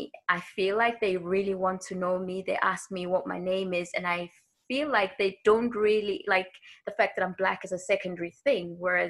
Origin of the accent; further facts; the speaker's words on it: South Africa; moved away as an adult; now in Scotland, United Kingdom; I was born in South Africa in the 80s and lived there until 2014. Moved to Scotland because I got married to Craig, who's Scottish, so now I live in Scotland. Been living here since 2014.